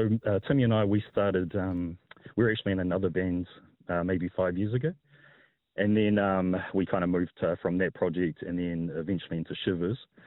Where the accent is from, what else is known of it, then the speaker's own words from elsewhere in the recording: Taranaki, New Zealand; now in Wellington, New Zealand; But because I'm from Taranaki, once I moved to Wellington and got involved in the scene and saw those bands coming up, I completely changed.